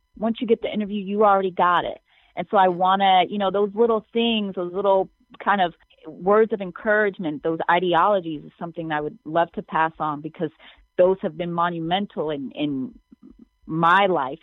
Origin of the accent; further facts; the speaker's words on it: New York, United States; The fact that I'm from New York, I would be remiss not to include New York as one of the places that I want us to be active in.